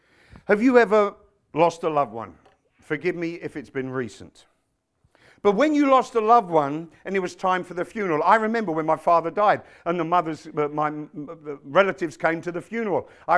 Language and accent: English; England, United Kingdom; Yeah, we're a bit feisty, but that's okay. We're English.